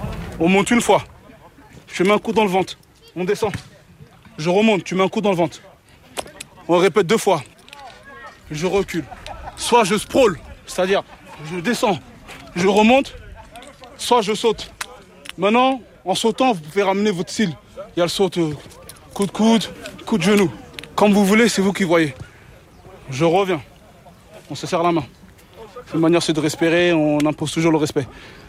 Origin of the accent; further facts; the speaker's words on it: Grigny, Île-de-France, France; Ah ouais, je suis de Grigny.